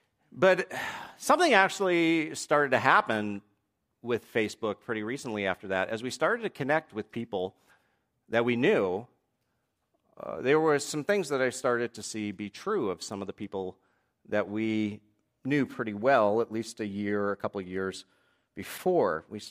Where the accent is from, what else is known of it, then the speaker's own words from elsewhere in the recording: New England, United States; accent: New England; I've noticed that my New England accent has started to creep back, so I have to work hard.